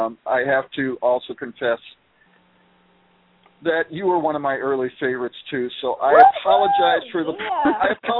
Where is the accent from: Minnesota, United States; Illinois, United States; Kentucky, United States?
Minnesota, United States; born there; from Minnesota. I've I was born there, but I've lived many, many places all over the country.